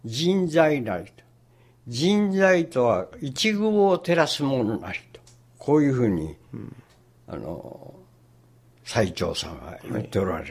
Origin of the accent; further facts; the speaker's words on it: Hikone, Shiga, Japan; born there; 私は彦根のお寺で生まれまして